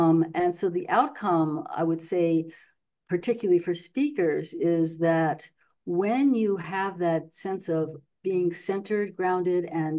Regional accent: New York City, New York, United States; now in California, United States; I am from New York City. I grew up in a very nitty-gritty, what you see is what you get type of world.

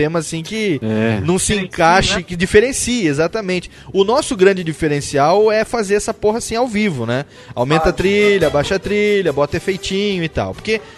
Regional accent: Pardinho, São Paulo, Brazil; lá na nossa terra, eu e … somos de United States of Pardinho.

